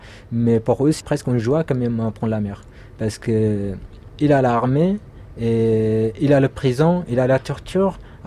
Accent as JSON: {"language": "French", "country": "Eritrea", "second_language": "French", "moved": "yes", "lives_now": "France", "said": "et je suis érythréen, et aujourd'hui, je vis en France, en tant que Français."}